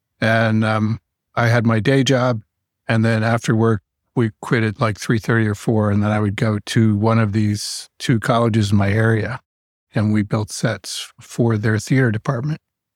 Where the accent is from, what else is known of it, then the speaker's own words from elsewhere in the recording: Washington, D.C. area, United States; also born or lived in Chapel Hill, North Carolina; And I was born in the university hospital there while he was getting his master's. And he graduated shortly after that, and we moved to the D.C. area.